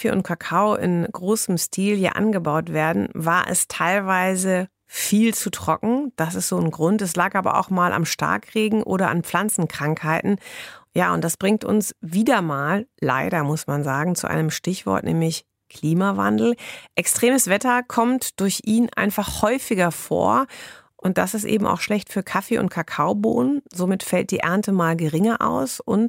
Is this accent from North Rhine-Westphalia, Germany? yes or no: yes; Bochum, North Rhine-Westphalia, Germany; born there; Als gebürtige Bochumerin kann ich dich da sehr gut nachvollziehen.